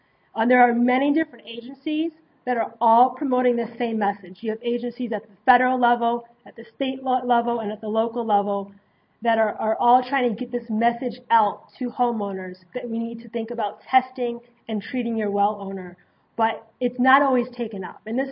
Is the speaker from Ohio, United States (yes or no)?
yes; Toledo, Ohio, United States; One tidbit about myself is that I'm actually from Toledo, Ohio.